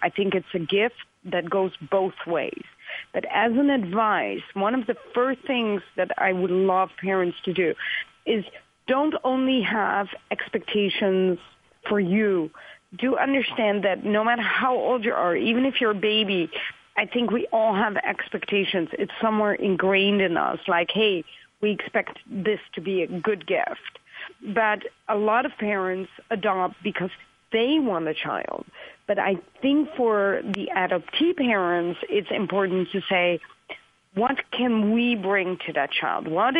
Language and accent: English; Netherlands; also born or lived in Pakistan; I was adopted from Pakistan all the way to the Netherlands when that was unheard of.